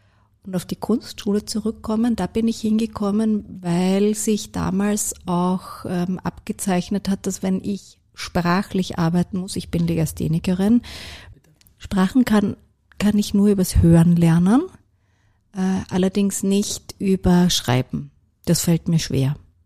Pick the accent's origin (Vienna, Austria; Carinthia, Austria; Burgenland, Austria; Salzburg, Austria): Vienna, Austria; born or raised there